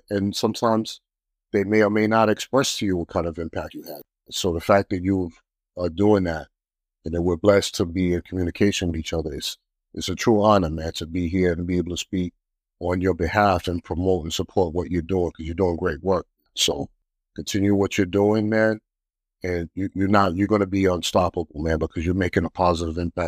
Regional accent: New York City, New York, United States; You know, I come from New York City, born in Harlem, raised in Brooklyn, single mom.

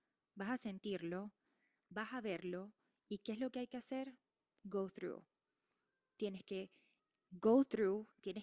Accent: Maracaibo, Zulia, Venezuela; also born or lived in Miami; Yo nací en Miami, pero crecí en Maracaibo. Y mi colegio fue el Mater Salvatoris, que es la religión católica.

